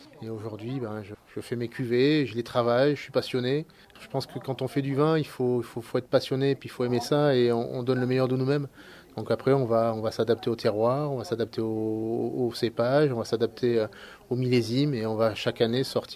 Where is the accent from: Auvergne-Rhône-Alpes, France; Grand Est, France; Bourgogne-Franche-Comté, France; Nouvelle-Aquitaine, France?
Nouvelle-Aquitaine, France; Libourne; Je suis natif de Bordeaux, plus particulièrement Libourne, dans le Pomerol. Et la vie m'a amené dans la région